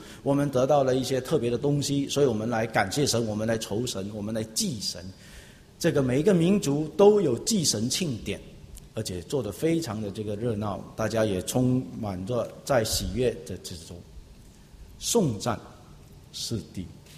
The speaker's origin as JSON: {"language": "Chinese", "country": "China", "said": "我们中国人有一句话说，哀莫大于心死"}